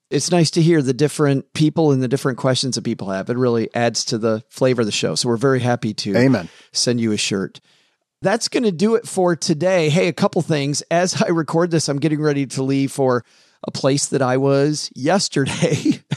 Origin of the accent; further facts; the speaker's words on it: Kalamazoo, Michigan, United States; it looks like a nice group of stackers for my hometown of Kalamazoo, Michigan.